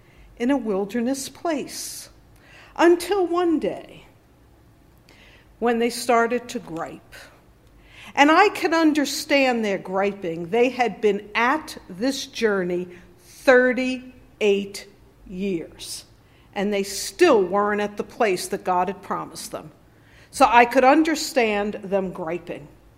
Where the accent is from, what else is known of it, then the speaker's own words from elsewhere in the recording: New York City, New York, United States; I was very happy that we were raised in New York City because there weren't any poisonous snakes in New York City.